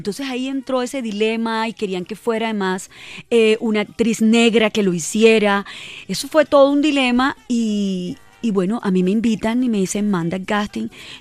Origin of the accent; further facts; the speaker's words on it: Bolívar, Colombia; toda mi infancia fue en El Cabrero donde mi abuela.